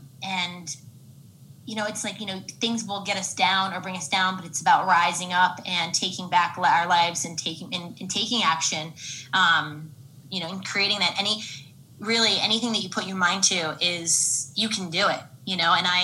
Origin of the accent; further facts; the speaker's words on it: New Jersey, United States; also born or lived in Boston; now in Central Jersey, United States; we ended up moving from Boston to New Jersey. I grew up in Northern Jersey, but my dad and lived here in Central Jersey.